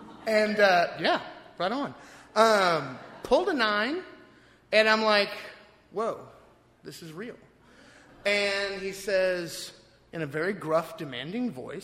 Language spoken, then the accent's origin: English; Texas, United States; And I go, I'm a Texan. I'm not following you.